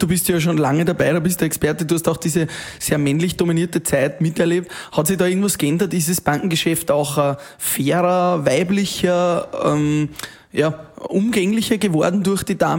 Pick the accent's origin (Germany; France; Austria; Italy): Austria; Upper Austria; Ich komme aus dem Innviertel.